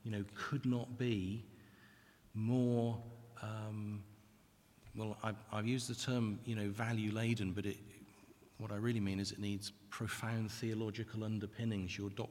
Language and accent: English; Salisbury, South West England, United Kingdom; also born or lived in Wales; now in Leeds, United Kingdom; I grew up in Salisbury in Wiltshire and taught in the south of England for a number of years. Started teaching in Wales and then moved to Leeds in the year 2000, 16 years ago.